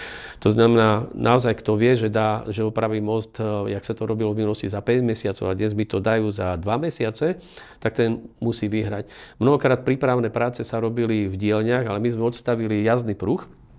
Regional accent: Košice, Košice Region, Slovakia; teda ja som rodený Košičan

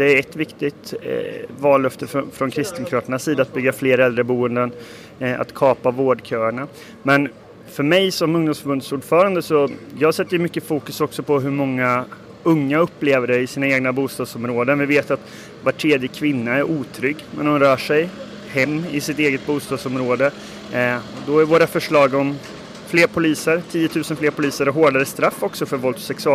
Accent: Värmland, Sweden; now in Stockholm, Sweden; Nej, jag är från Värmland.

